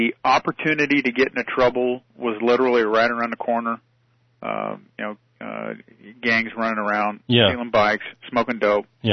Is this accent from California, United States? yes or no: yes; Paramount, California, United States; I was born in Linwood and grew up predominantly in Paramount, which is right next to Compton.